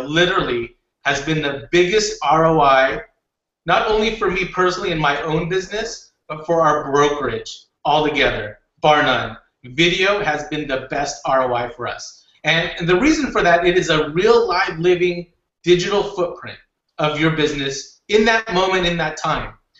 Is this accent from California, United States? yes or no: yes; Orange County, California, United States; because I grew up here in Orange County.